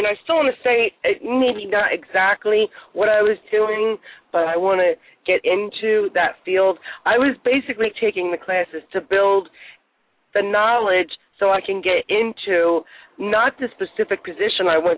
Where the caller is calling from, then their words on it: Pennsylvania, United States; I'm calling from PA.